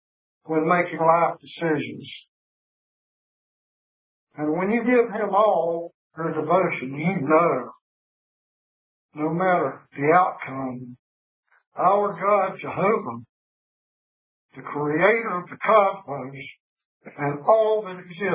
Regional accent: South Carolina, United States; from South Carolina.

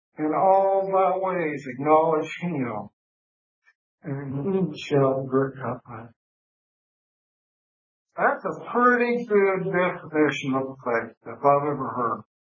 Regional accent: South Carolina, United States; from South Carolina.

